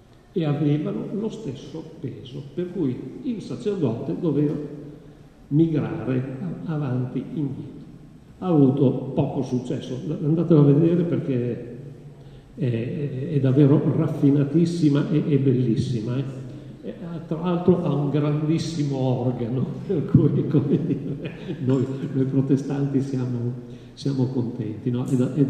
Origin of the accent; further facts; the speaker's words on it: Venice, Veneto, Italy; io da mezzo veneziano che sono un po' perplesso